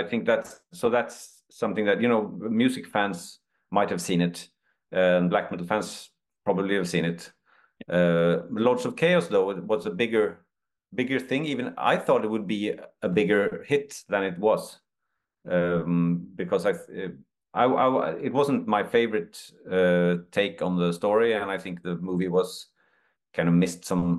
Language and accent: English; Sweden; English is a second language; now in Norway; since I'm Swedish from now I'm both Swedish and Norwegian, but I was born in Sweden, grew up in Sweden